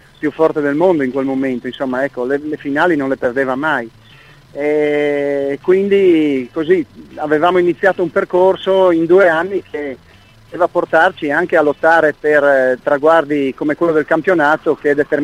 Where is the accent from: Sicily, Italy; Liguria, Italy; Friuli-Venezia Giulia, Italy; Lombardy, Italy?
Friuli-Venezia Giulia, Italy; Savorgnano del Torre; Tutto questo in Friuli, vicino al mio paese, a Savorgnano del Torre, dove abita mio figlio, ecco.